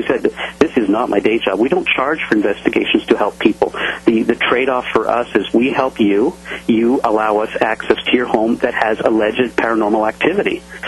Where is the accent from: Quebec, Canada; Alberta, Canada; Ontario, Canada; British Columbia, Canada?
Quebec, Canada; Montreal; now in Seattle, United States; I'm actually a Canadian. I'm actually from Montreal.